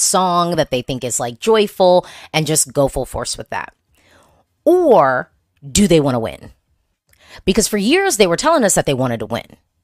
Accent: United States; Again, I am not Norwegian. I'm American, third party, non-involved, except for my rest of the world vote.

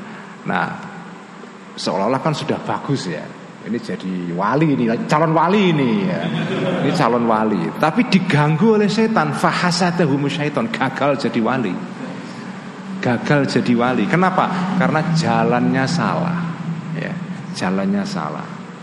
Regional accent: Java, Indonesia; Karena saya orang Jawa.

